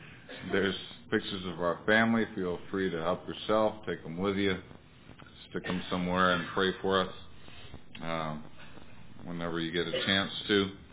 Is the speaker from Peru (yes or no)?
yes; Peru; I was born and raised in Peru.